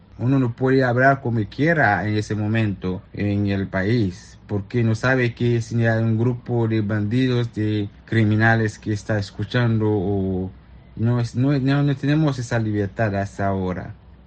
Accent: South, Haiti; TV, misionero redentorista, soy del sur de Haití

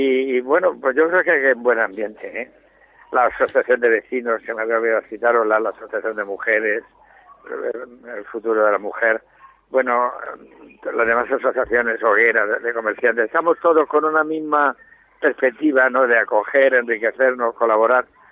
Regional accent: Alicante, Valencian Community, Spain; somos un barrio de Alicante Ciudad que tiene sus encantos muchísimos

